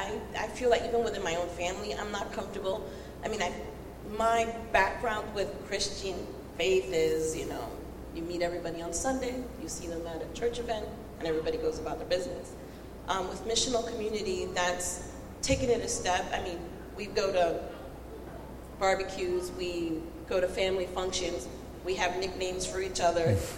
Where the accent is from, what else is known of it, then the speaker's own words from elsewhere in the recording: Brooklyn, New York, United States; born there; now in Pennsylvania, United States; Well, I was born in Brooklyn, New York. I'm the oldest of three. I have two brothers. My parents are originally from Puerto Rico. And I moved here to Pennsylvania in September of 1997.